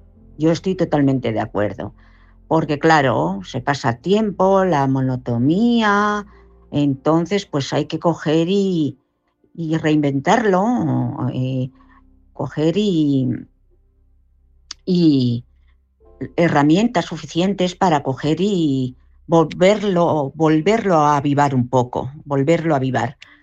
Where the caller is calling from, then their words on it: Madrid, Community of Madrid, Spain; de Madrid.